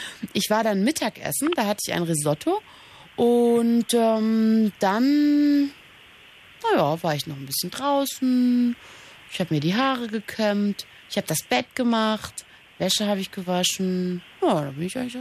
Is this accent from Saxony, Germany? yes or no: yes; Saxony, Germany; accent: Saxon; ich komme doch aus Sachsen.